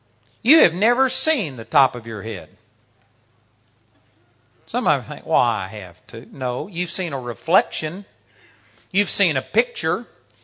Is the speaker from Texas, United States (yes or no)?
yes; Texas, United States; accent: Texas; you may not like my Texas accent and you may have a prejudice against Americans.